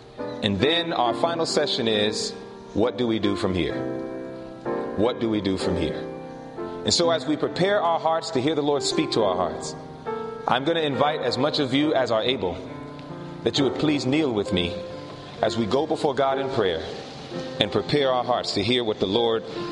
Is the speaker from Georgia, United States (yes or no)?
yes; Atlanta, Georgia, United States; I come from Atlanta, Georgia. That is where I live. Not specifically Atlanta, but nevertheless, I am in that area.